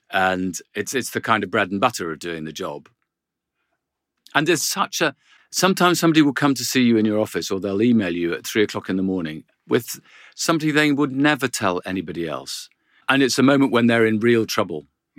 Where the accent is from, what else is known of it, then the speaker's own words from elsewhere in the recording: Cardiff, Wales, United Kingdom; born there; Well, I was born in Cardiff.